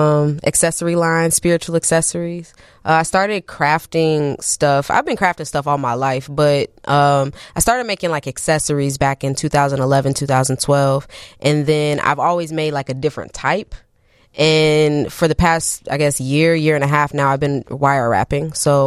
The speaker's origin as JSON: {"language": "English", "town": "Champaign", "region": "Illinois", "country": "United States", "tie": "born or raised there", "said": "Yeah, I'm from Champaign, Urbana."}